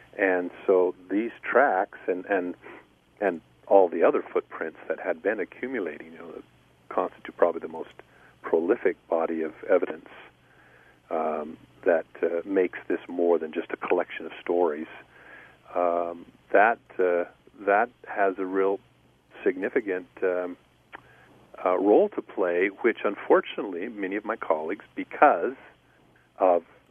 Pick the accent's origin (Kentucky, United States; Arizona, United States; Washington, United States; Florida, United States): Washington, United States; Spokane; I grew up in the Pacific Northwest, and so I was exposed to some of the stories.